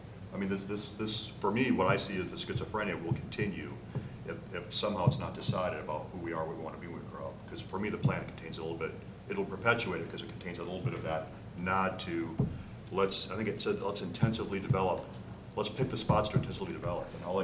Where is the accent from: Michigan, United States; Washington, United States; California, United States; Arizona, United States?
Michigan, United States; Elk Rapids; I grew up on farms in Elk Rapids.